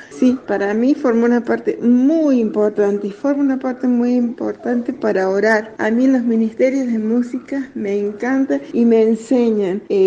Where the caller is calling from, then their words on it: Córdoba, Argentina; de Alta Córdoba